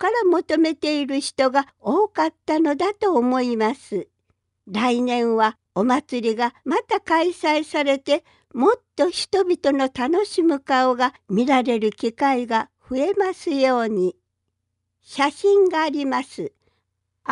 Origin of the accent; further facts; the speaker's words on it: Shimabara, Nagasaki, Japan; 島原半島で生まれ育ったものとして、この豊かな自然を守っていきたいと思わざるを得ません。